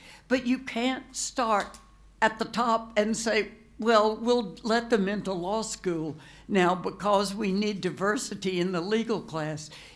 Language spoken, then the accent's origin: English; Texas, United States; I am from Texas. I'm a retired Texas state appellate judge